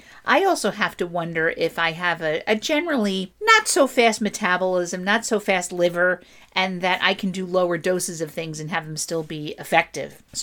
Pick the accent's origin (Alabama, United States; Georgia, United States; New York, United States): New York, United States; Queens; But I'm from Queens.